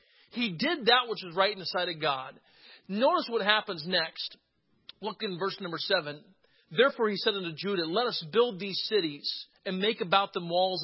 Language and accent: English; Southern US, United States; I grew up in the Deep South, and revival down there means something different than it does many other places.